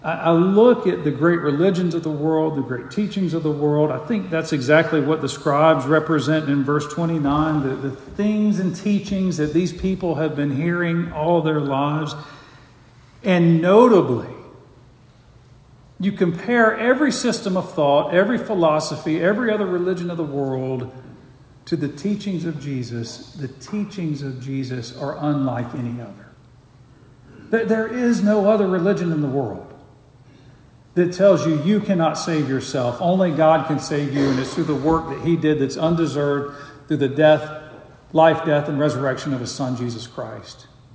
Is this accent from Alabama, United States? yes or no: yes; Opelika, Alabama, United States; born there; I'm a Christian. I was born in Opelika, Alabama.